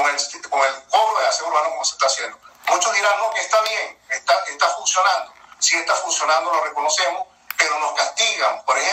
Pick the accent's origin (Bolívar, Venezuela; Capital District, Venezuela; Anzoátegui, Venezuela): Anzoátegui, Venezuela; Lechería; Pero personas como nosotros, que somos de Lechería